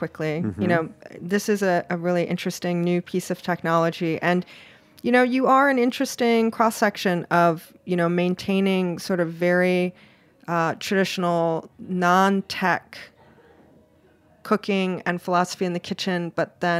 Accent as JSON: {"language": "English", "region": "Hawaii", "country": "United States", "said": "I'm originally from Hawaii, so I like warm apartments."}